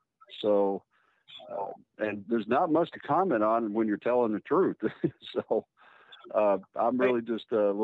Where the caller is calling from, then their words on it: Virginia, United States; I'm calling from Virginia.